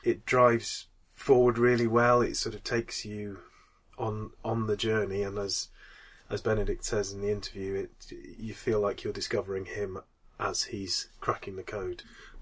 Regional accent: Manchester, North West England, United Kingdom; accent: Mancunian; I'm from Manchester.

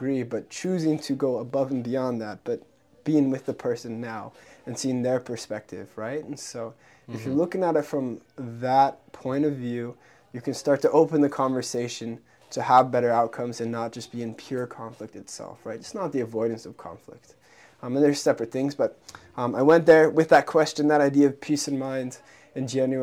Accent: United States; I grew up in the States and we had ASB

